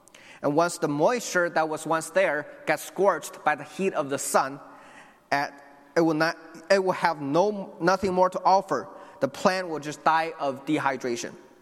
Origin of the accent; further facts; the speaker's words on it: China; moved away as an adult; now in United States; I was born and raised in China, and I came to the U.S. in 2013 to pursue my education in Moody Bible Institute. I grew up in the church